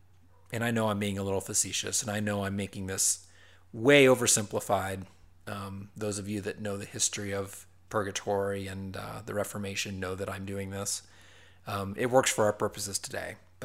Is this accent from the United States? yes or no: yes; Ohio, United States; at the University of Dayton, Ohio, shout out to Dayton, by the way, near my hometown, Glow Flyers